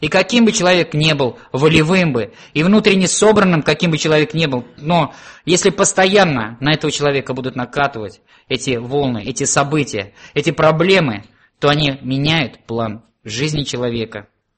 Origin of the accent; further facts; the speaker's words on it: Russia; born there; moved away; Я родился на Волге, приехал сюда, увидев Енисей, это бурная река